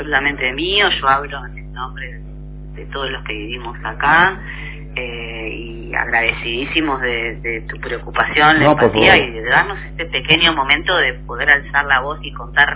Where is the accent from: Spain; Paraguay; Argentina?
Argentina; Morón, Buenos Aires Province; Yo vengo de Morón, de la zona oeste.